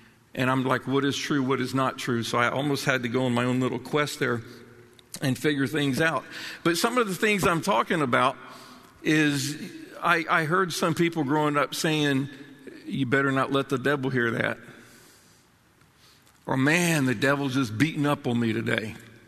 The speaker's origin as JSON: {"language": "English", "region": "Florida", "country": "United States", "tie": "born or raised there", "also_born_or_lived": "California", "lives_now": "Maryland, United States", "said": "And oddly enough, I was growing up in a Southern Baptist church down in Florida."}